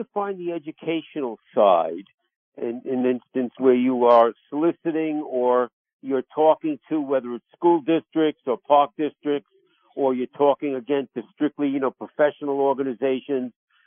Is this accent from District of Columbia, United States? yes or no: no; New York, United States; accent: New York; that's why I like mixing my New York accent with all my different guests